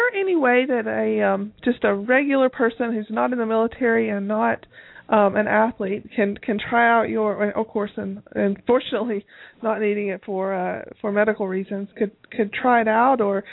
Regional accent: Tennessee, United States; You know, I come from Tennessee, so those are the ones I like to refer to.

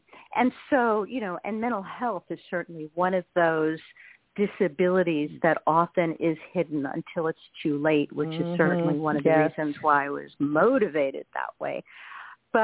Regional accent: Brooklyn, New York, United States; I grew up in Brooklyn, New York, and people around me had the illusion that we were, you know, all caring, sharing people

